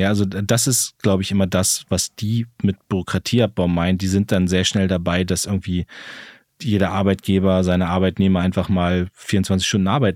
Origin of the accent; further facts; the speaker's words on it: Lower Saxony, Germany; ich komme aus der Lüneburger Heide